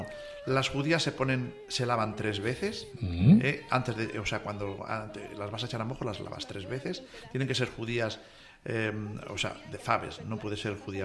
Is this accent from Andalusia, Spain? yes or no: no; Asturias, Spain; yo soy de Asturias